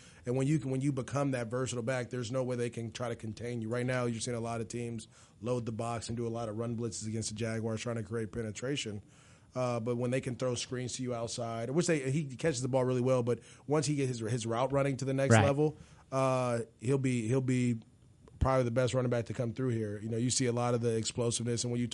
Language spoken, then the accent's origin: English; California, United States; I'm from California.